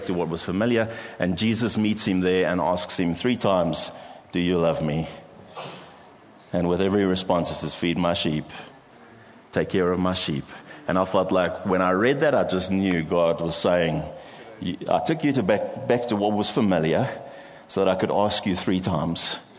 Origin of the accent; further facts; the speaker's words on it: Cape Town, Western Cape, South Africa; And all 3 job offers were in Cape Town. And so this is my hometown.